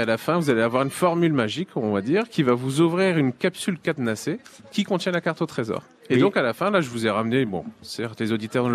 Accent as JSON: {"language": "French", "town": "Lille", "region": "Hauts-de-France", "country": "France", "said": "Alors moi je suis originaire de Lille, mais je suis arrivé il y a une dizaine d'années déjà en Picardie maritime."}